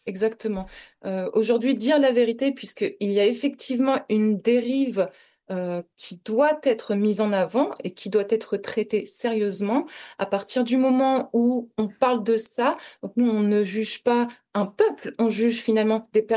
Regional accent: France; born there; Je suis née en France et c'est la terre qui m'a portée

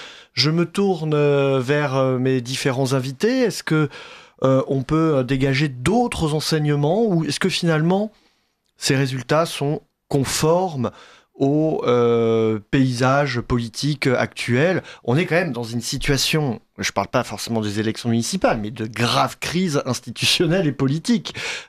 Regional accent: Bourgogne-Franche-Comté, France; Je sais que chez moi, en Saône-et-Loire, il y a des villes de 10 000 habitants, de 15 000 habitants

